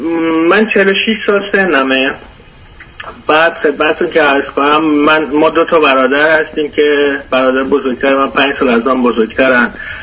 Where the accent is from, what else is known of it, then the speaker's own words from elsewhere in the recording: Iran; moved away as an adult; now in Europe; ما بعد از به دنیا اومدن این بچه از ایران خارج شدیم، اومدیم بیرون توی اروپا و شروع کردیم به زندگی کردن.